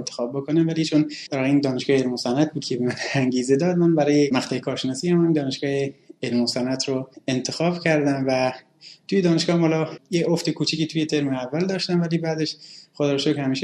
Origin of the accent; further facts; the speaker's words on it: Sanandaj, Kurdistan, Iran; خب من در سال 1370 در شهر سنندج استان کردستان به دنیا اومدم و تحصیلات ابتدایی رو در یک مدرسه عادی در شهر سنندج طی کردم